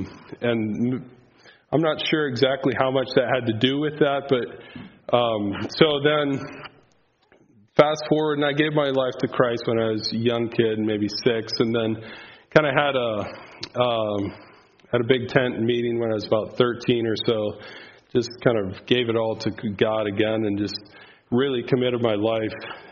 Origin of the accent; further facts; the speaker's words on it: United States; I grew up in Holmes County.